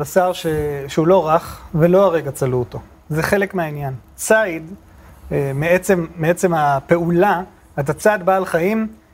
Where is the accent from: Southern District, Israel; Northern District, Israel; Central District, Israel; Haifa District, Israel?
Haifa District, Israel; Haifa; והוא היה מוציא אותנו, גדלתי בחיפה, והיה מוציא אותנו לנחל שיח